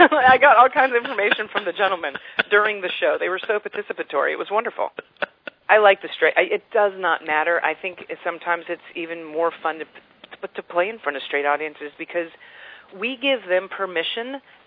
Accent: Albuquerque, New Mexico, United States; Albuquerque is my home city. New Mexico is my home state.

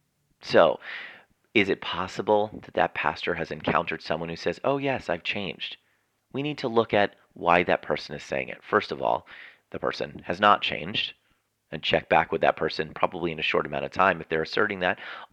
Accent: New Jersey, United States; the great state of New Jersey, my home state of New Jersey.

